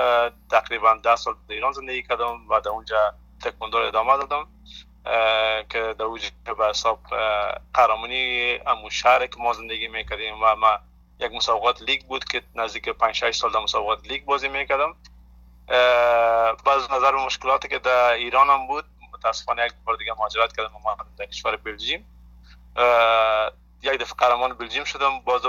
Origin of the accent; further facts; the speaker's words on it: Afghanistan; به نمایندگی از افغانستان رو شرکت میکنم. عشق وطنم هست، ما وطنم هیچ وقت فراموش نمی کنم، بسیار دوست دارم وطنم.